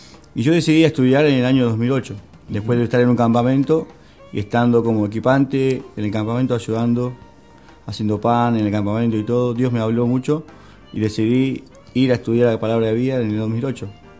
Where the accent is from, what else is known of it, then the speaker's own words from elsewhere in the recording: Quilmes, Buenos Aires Province, Argentina; Yo vengo de Buenos Aires, Quilmes.